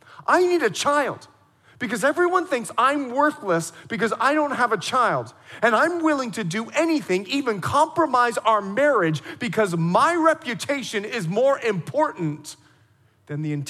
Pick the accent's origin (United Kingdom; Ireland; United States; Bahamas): Bahamas; I remember when I was building my house in Montana, we lived there for a few years. Now, I'm from the Bahamas. We lived there for a few years and we left.